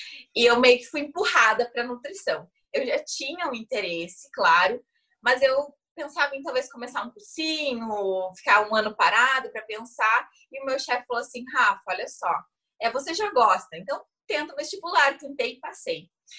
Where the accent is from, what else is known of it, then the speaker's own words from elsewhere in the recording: Passo Fundo, Rio Grande do Sul, Brazil; eu sou de uma cidade super pequena, né? Consideravelmente, né? Dependendo da comparação. Eu sou de Passo Fundo, tem 200 mil habitantes.